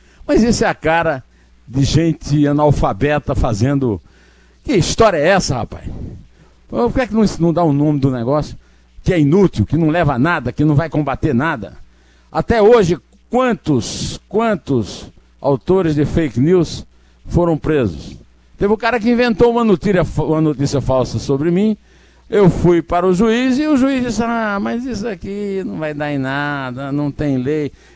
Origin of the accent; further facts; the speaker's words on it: Brazil; Eu sou brasileiro, eu vivo no Brasil, dependo das leis do Brasil.